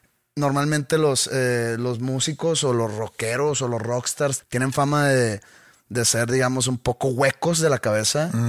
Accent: Sweden; Spanish is a second language; moved away as an adult; now in Mexico; Soy sueco. Me vine aquí a vivir a México porque me casé con una mexicana

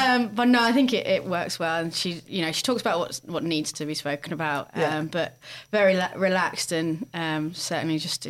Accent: South East England, United Kingdom; Yeah, because my parents were from the north of England, and but I was grew up in the south, and there's two very different accents.

